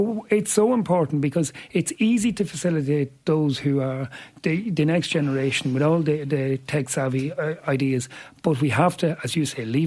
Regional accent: Ireland; Oh, absolutely. I'm Irish first and European second.

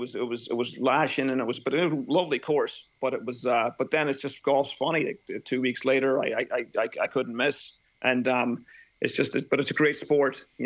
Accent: United States; born there; I had the good fortune of having an American passport. I was born in America, and I was able to emigrate to the States.

